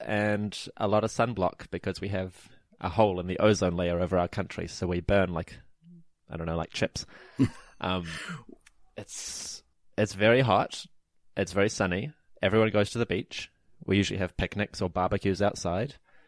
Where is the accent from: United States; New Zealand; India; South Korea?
New Zealand; And apparently, you know, foreigners say I don't sound like a normal Kiwi. I don't quite have the right accent and all that.